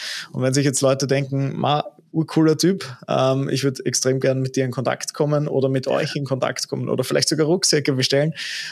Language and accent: German; Vienna, Austria; Nur, dass man in München definitiv ein bisschen gescheiter redet als bei uns in Wien. In Wien, ja, verwurschteln wir die Worte einfach nur.